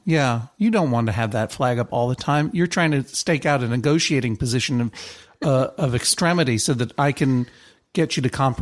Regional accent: Boston, Massachusetts, United States; You know, I grew up in Boston, Massachusetts.

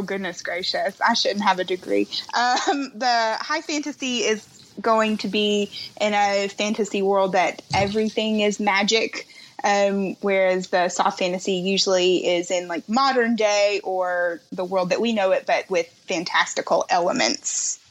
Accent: Arkansas, United States; Yes, I'm from Arkansas.

